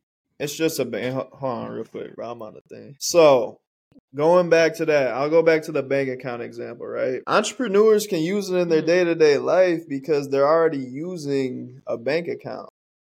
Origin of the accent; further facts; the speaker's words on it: Michigan, United States; I grew up in Michigan.